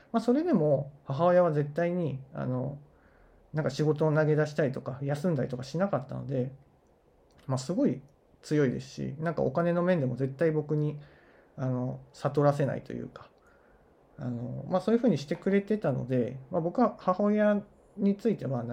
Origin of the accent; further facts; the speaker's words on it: Iwate, Japan; 僕は岩手出身なんですけども、岩手の田舎ではですね、母子家庭はあまりなくてですね